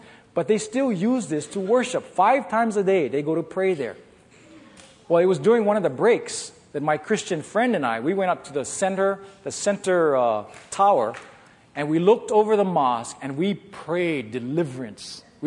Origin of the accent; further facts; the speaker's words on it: Hawaii, United States; Akeem, I came here from Hawaii as a stranger to you. I now leave as your brother.